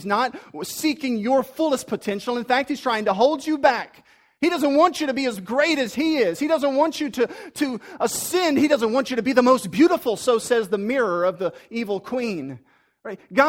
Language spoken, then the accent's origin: English; Breaux Bridge, Louisiana, United States; Now, I grew up in Bro Bridge, so I know a lot about snakes. I grew up on the Bayou Teche.